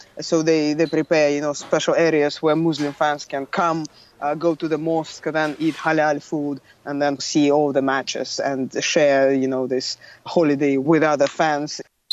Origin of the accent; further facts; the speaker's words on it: Kazan, Tatarstan, Russia; I recently visited my hometown and saw the preparations, for the World Cup. And Kazan is a very nice and welcoming city at all times.